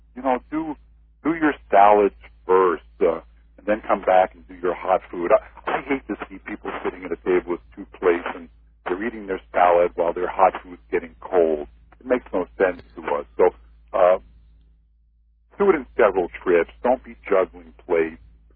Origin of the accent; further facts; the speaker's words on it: New York, United States; I grew up in New York. It was a three-ring sign. I grew up in New York